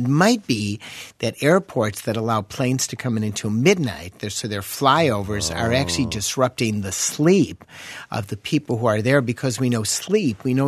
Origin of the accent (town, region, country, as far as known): Chicago, Illinois, United States